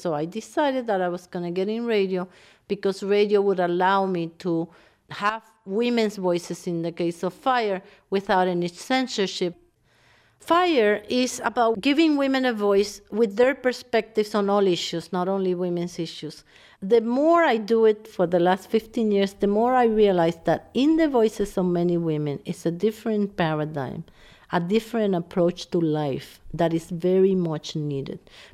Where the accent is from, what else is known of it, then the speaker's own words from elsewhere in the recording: Puerto Rico; I was born and raised in Puerto Rico, right next to the military base of Buchanan.